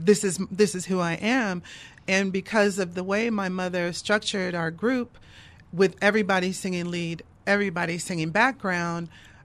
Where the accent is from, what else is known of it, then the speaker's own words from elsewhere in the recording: Los Angeles, California, United States; Well, I am from Los Angeles, and because my family had been really well known, especially locally, it was really easy.